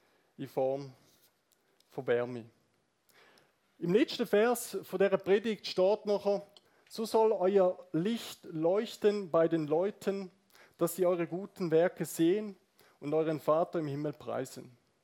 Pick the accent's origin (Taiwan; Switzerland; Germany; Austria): Switzerland; St. Gallen; Ich merke das schon hier im Kanton Aargau oder ganz egal, wo auf dieser Welt, zum Beispiel als St. Galler, brauchst du auch Mut.